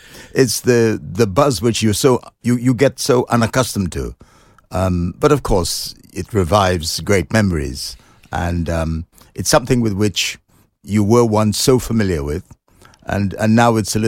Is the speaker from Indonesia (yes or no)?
no; Trinidad & Tobago; moved away; I was born in Trinidad, which is an island in the Caribbean. I think at about the time I was growing up, and certainly almost by the time I left, the population could not have been more than about 1 million.